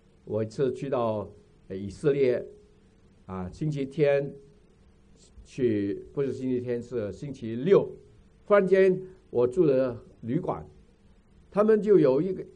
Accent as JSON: {"language": "Chinese", "town": "Chaozhou", "region": "Guangdong", "country": "China", "said": "我说我本身是潮州人，但是我没有从来没有这个经验用潮州话，我讲潮州话也讲得不好"}